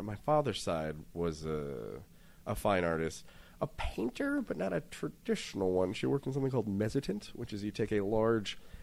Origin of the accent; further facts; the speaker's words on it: West Coast, United States; That's what growing up on the West Coast, contemplating what earthquakes might do.